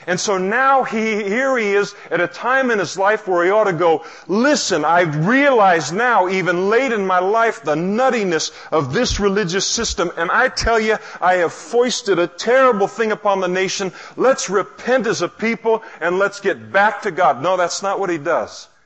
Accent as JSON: {"language": "English", "region": "Scotland", "country": "United Kingdom", "said": "It's also cheaper, and I'm Scottish."}